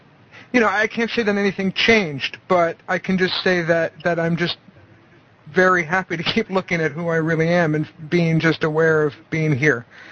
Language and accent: English; California, United States; I grew up in California